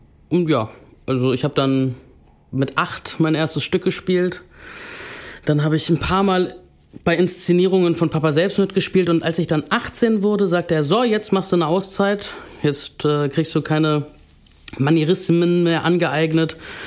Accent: Oldenburg, Lower Saxony, Germany; born or raised there; also born or lived in Munich, Germany

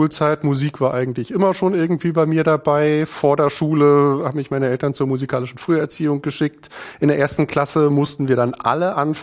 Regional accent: Berlin, Germany; Berlin. Ich komme aus Berlin, genau.

